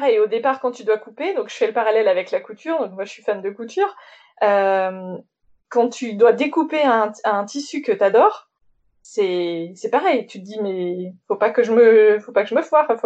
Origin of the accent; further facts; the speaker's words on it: Grenoble, Auvergne-Rhône-Alpes, France; parce que moi je suis grenobloise